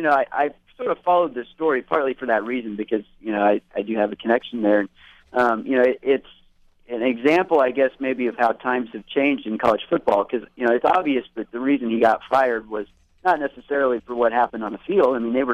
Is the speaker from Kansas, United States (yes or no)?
yes; Clay Center, Kansas, United States; He's from my hometown, Clay Center, Kansas, so a town of about 5,000 people